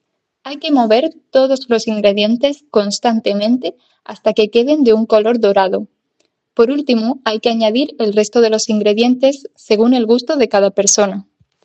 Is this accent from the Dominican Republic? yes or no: no; Spain; now in Paris, France; soy española. Actualmente vivo en París y estoy empezando a extrañar un plato típico de mi país llamado migas.